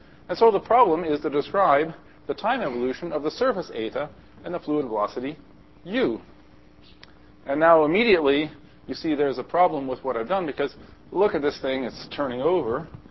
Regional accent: California, United States; since I was a kid, I grew up in California, and you're right on the, you know, pretty close to the coast

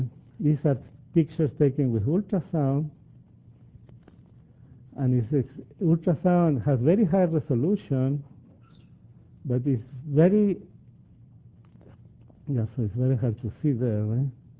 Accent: Chile; I come from Chile originally

